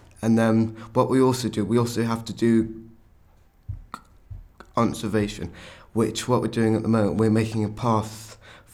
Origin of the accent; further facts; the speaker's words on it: London, United Kingdom; born there; now in Northwood, United Kingdom; I was born in London in St Thomas's Hospital, and I weighed 1 pound 9 when I was born.